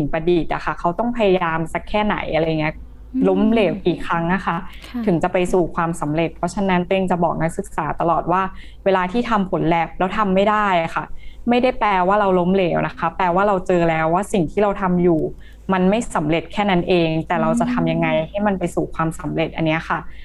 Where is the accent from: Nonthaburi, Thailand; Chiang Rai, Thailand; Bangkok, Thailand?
Bangkok, Thailand; born there; now in Nakhon Si Thammarat, Thailand; เป็นคนกรุงเทพโดยกำเนิดค่ะ